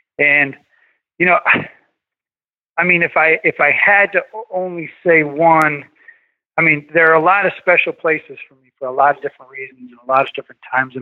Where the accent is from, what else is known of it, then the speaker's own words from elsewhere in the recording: California, United States; I'm from Northern California.